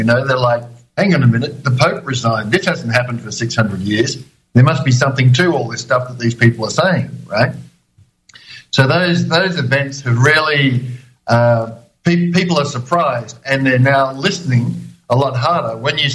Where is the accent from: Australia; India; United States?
Australia; Wagga Wagga, New South Wales; moved away as an adult; now in Europe; My accent has changed a little bit because I've been in Europe for 11 years now. But I grew up in a small town in rural Australia, halfway between Sydney and Melbourne, a place called Wagga Wagga.